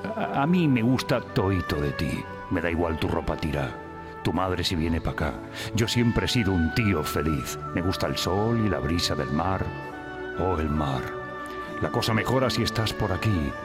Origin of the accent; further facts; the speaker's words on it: Badalona, Catalonia, Spain; now in Madrid, Spain; yo soy de Badalona, coño